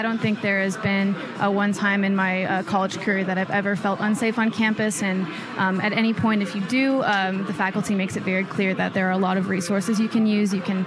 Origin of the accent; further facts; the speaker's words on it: Lincoln, Nebraska, United States; I grew up in Lincoln since I was about 5 or 6.